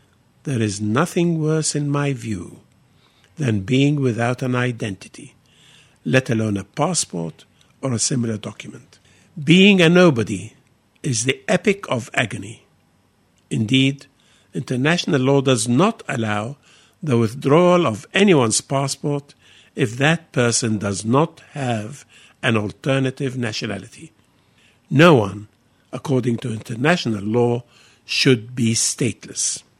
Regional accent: Egypt; English is a second language; moved away; When I was growing up in Egypt, some of my teachers at my school and some of my professors at university were British.

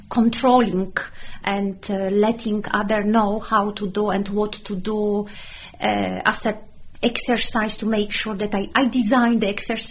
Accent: Poland; now in Walton-on-Thames, United Kingdom; Surrey, and I'm very pleased being here for around 10 years. I came from Poland.

